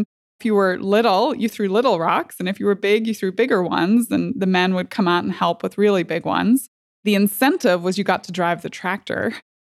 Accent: Northern Ireland, United Kingdom; Yeah, growing up in Northern Ireland, certainly you look back at your life, very formative. I did grow up during the Troubles

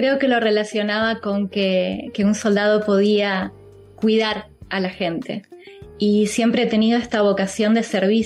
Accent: Concordia, Entre Ríos, Argentina; yo nací y crecí en Concordia, en Entre Ríos

